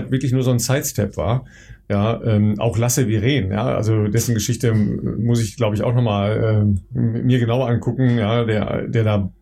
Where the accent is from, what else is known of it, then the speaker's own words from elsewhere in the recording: North Rhine-Westphalia, Germany; das ist in der Nähe meiner Heimat im Münsterland